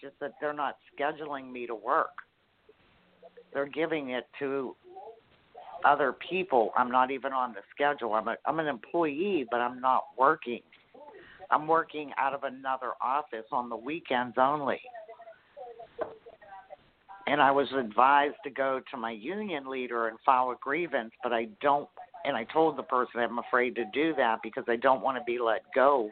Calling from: Florida, United States; I'm in Florida

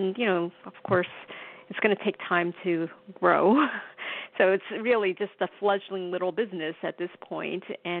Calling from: New York, United States; I'm calling from New York as well, like your first caller.

